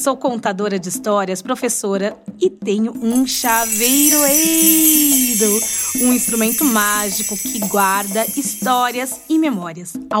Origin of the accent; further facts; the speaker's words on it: Brazil; O nome é africano, mas eu sou brasileira e moro em São Paulo.